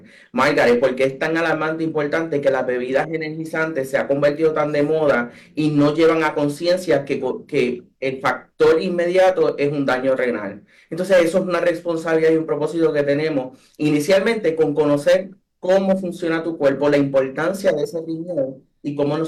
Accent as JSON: {"language": "Spanish", "town": "Villalba", "country": "Puerto Rico", "said": "somos sureños, así que somos del área sur, particularmente soy de Villalba"}